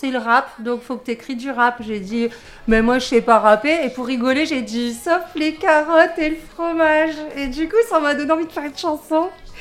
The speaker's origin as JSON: {"language": "French", "region": "Hauts-de-France", "country": "France", "said": "je viens de Wanin. C'est un petit peu à 20 minutes de Lille, à côté de la frontière de la Belgique. Mes parents, ils habitent là-bas, toute ma famille habite là-bas, je viens de là-bas."}